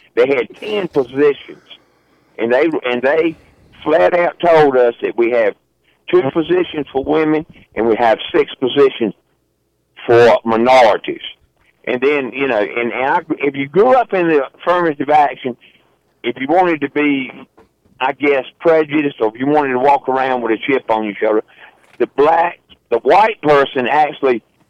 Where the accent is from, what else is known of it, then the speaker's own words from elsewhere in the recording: Roanoke Rapids, North Carolina, United States; Well, how about that? I'm from Roanoke Rapids. Been here all my life.